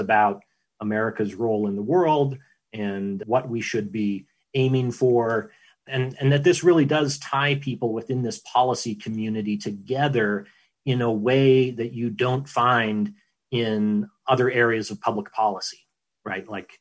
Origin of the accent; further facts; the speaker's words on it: Boise, Idaho, United States; I grew up in Boise, Garfield Elementary, East Junior High, and of course, Boise High School.